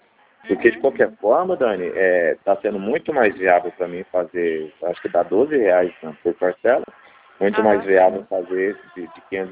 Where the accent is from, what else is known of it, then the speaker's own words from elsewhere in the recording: Osvaldo Cruz, São Paulo, Brazil; Ah, eu sou de Oswaldo Cruz.